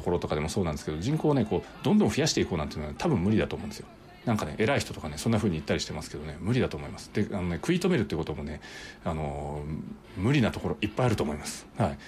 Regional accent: Ishikawa, Japan; もしかしたら私のふるさとのね、まあ、近くにもねそういうふうにね言われ始めたところがねあるかもしれないですよね。

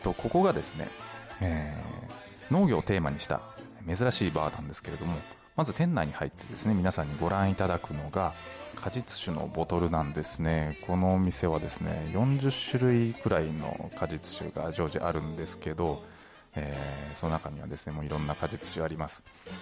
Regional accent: Nagasaki, Japan; 私が長崎県島原半島の出身なんですけど、島原半島ですね、もう本当に野菜、果物すごいいっぱいあるんですね。畑もすごく広いですし、農家の方もですね、すごくたくさんいらっしゃるんですけど、まあ、そんな中でですね、生まれ育ったんで

